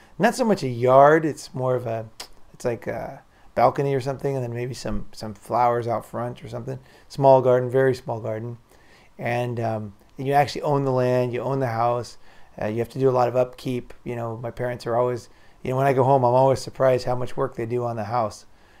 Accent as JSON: {"language": "English", "town": "San Clemente", "region": "California", "country": "United States", "tie": "born or raised there", "said": "Most buildings in my hometown in San Clemente are single or two stories."}